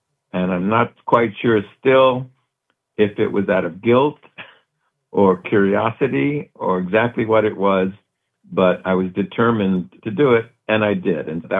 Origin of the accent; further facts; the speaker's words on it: Brooklyn, New York, United States; I grew up, born and raised in Brooklyn, New York, in an underprivileged area, very mixed in all ways, ethnically, economically, religions.